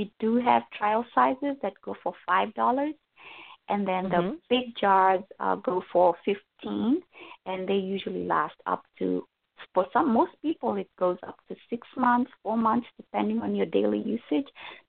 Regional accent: Kenya; I'll just share again a little background. I'm from Kenya

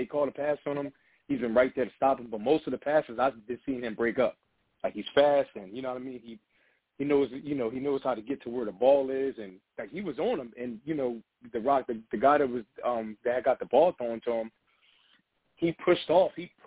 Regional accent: Camden, New Jersey, United States; I'm from Camden myself, so, you know.

